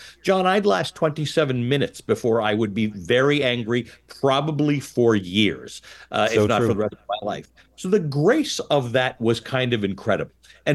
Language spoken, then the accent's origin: English; Canada; I wasn't white in a fairly white society, but that wasn't a major issue growing up in Canada.